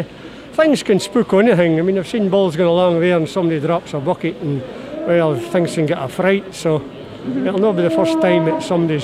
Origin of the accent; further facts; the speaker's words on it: Castle Douglas, Scotland, United Kingdom; I come from near Castle Douglas.